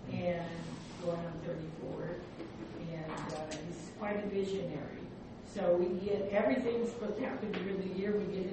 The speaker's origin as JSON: {"language": "English", "town": "Anaheim", "region": "California", "country": "United States", "said": "I'm from Anaheim, Southern California, transplanted to Northern California"}